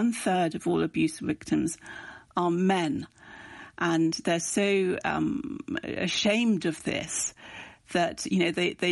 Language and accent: English; Ireland; as many Irish people